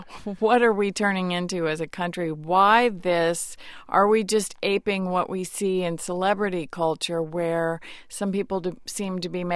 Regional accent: Illinois, United States; I just saw where a newspaper in Normal, Illinois, my home state, has temporarily closed down its entire comment function.

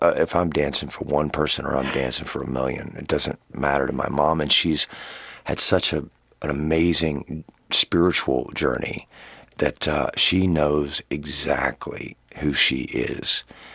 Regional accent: Atlanta, Georgia, United States; I was raised in Atlanta, Georgia by my mother, with the help of her three sisters and my grandmother.

